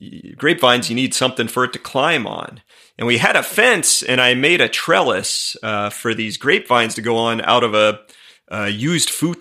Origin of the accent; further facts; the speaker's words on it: East and South, United States; I grew up in the East and the South. You know, like the cities I was used to are Atlanta, Philadelphia, Washington.